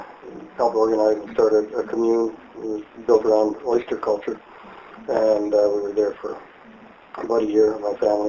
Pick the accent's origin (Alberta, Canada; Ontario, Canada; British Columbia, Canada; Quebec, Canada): Alberta, Canada; No, I was raised in Alberta.